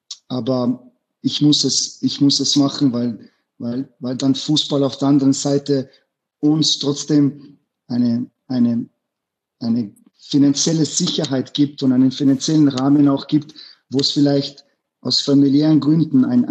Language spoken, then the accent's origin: German; Innsbruck, Tyrol, Austria; Ich bin aufgewachsen in Innsbruck. Ich habe das ja mehrmals erwähnt. Ich kam in als Flüchtlinge und die erste Wohnung war in der Kirchentalgasse und es war eine Kakerlakenwohnung.